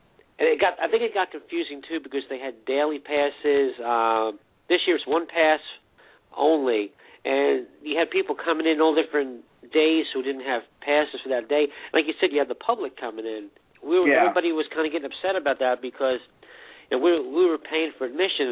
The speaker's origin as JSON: {"language": "English", "region": "New Jersey", "country": "United States", "said": "from Jersey, and we're going to have Evil Rob coming on a little bit later"}